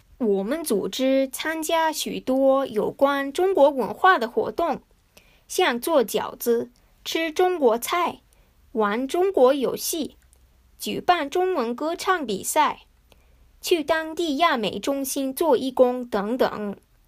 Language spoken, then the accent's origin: Chinese; United States; first language Japanese; Chinese is a second language; 我妈妈是日本人，我爸爸是做日文翻译的美国人。虽然我是在美国长大的，可是在家里我跟他们只说日文。因为我有日文的背景